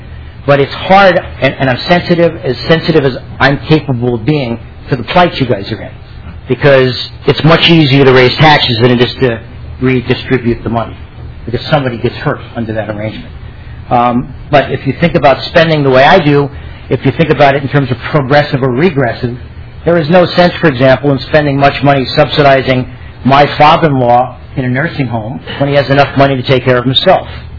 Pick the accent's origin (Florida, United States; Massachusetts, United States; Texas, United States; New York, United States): New York, United States; New York City; I come from New York City. And so I didn't grow up on a farm.